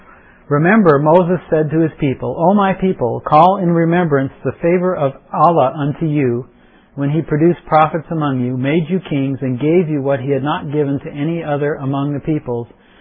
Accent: Liverpool, North West England, United Kingdom; born there; I was born in Liverpool, England, but a lot of us came in from Europe, our forefathers

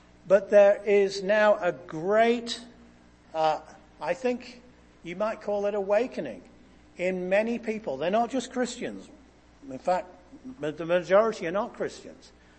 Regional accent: England, United Kingdom; I come from England.

